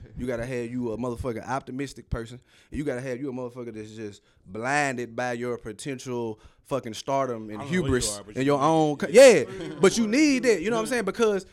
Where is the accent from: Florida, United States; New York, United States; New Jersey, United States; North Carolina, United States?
North Carolina, United States; Nigga, I'm coming from North Carolina, nigga. Like, damn, we go to the community pool.